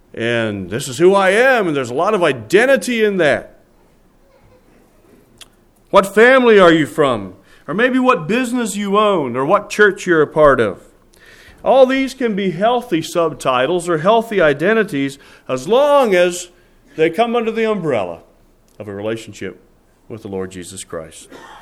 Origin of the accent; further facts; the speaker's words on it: Cochranton, Pennsylvania, United States; Now, I grew up in Cochranton. Most of my growing up years were in the Cochranton, Pennsylvania area. But most of the people I knew were in the Amish and Beachy Amish circles.